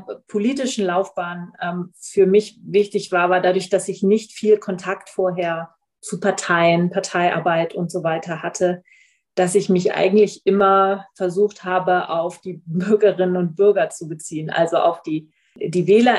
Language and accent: German; Lower Saxony, Germany; Ich bin 42 Jahre alt. Ich bin Niedersächsin, wo auch mein Wahlkreis ist. Das ist das Weserbergland, also so alles um Hameln und Holzminden herum